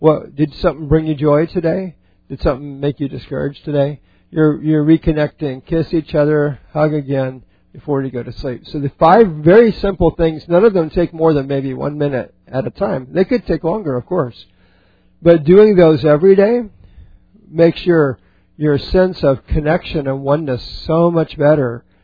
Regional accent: Alaska, United States; I grew up in Alaska, so all of my growing up days were in Alaska. And from where I lived, you could see the ocean.

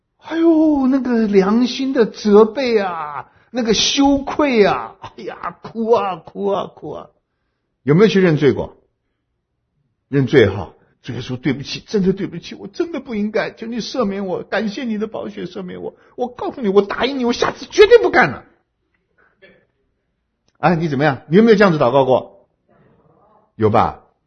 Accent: Hunan, China; 中间有没有湖南人？有啊，我们都不是好东西

